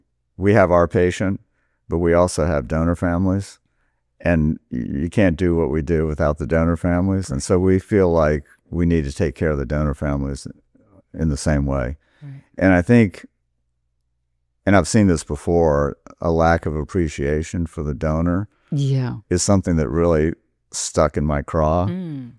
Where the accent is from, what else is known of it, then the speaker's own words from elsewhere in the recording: the South, United States; now, I grew up in the South. Did I understand that this kind of attitude existed?